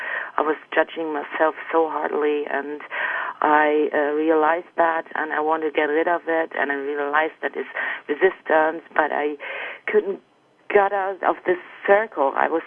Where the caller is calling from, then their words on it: Bachterheide, Germany; I'm calling from Bachterheide in Germany.